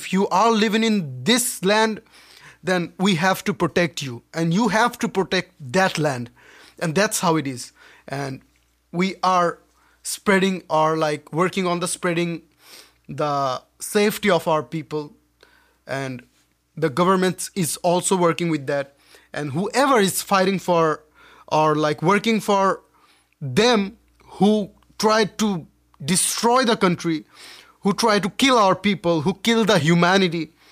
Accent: Dhaka, Dhaka Division, Bangladesh; from Puran Dhaka, representing my country, Bangladesh, in front of everybody in every country.

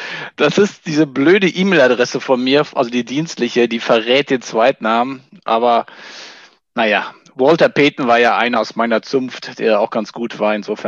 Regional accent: North Rhine-Westphalia, Germany; Ich komme ja aus dem Siebengebirge, da lebe ich auch heute noch

